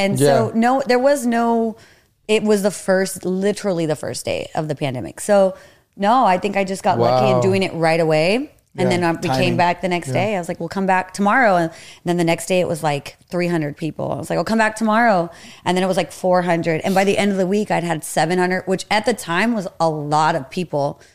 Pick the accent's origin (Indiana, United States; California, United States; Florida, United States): California, United States; Rancho Cucamonga; also born or lived in San Bernardino / Fontana; now in Upland, United States; But yeah, I grew up in the Inland Empire. We lived in Rancho, born in San Bernardino, county baby.